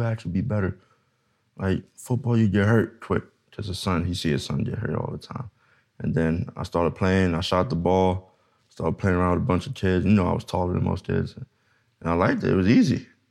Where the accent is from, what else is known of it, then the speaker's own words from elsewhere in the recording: New York, United States; But I would never forget that. I'm originally from New York.